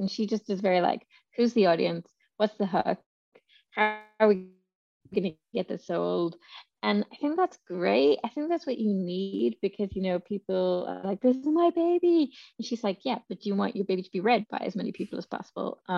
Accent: Ireland; No, I grew up in Ireland.

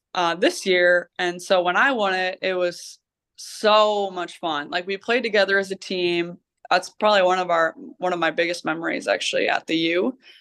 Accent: Minnesota, United States; I mean, growing up in Minnesota, every Minnesota girl will probably say this, you want to play for the U.

